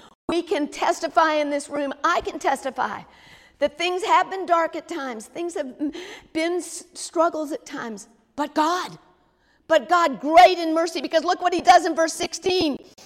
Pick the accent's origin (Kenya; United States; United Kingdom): United States; the South; accent: southern; Last night I said it really strongly, and my southern accent came out really strong.